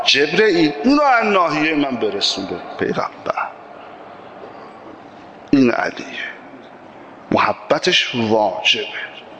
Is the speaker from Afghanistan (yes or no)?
no; Tehran, Tehran Province, Iran; من که اهل تهران هستم